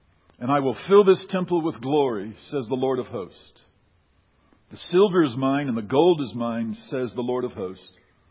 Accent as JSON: {"language": "English", "country": "United States", "said": "I'm an American."}